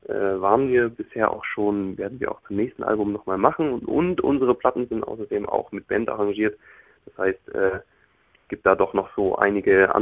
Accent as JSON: {"language": "German", "town": "Leipzig", "region": "Saxony", "country": "Germany", "said": "Also wir sind ja aus Leipzig und wir haben hier auch angefangen Musik zu machen"}